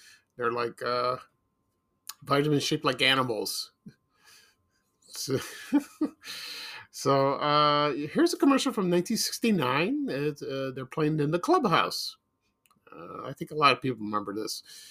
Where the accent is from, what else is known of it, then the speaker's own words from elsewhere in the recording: Chicago, Illinois, United States; I watched them when I was growing up in Chicago.